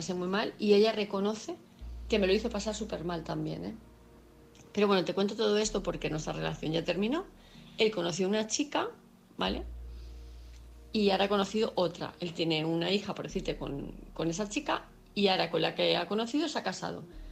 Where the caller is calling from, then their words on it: Palma de Mallorca, Balearic Islands, Spain; de Palma de Mallorca, y me haces para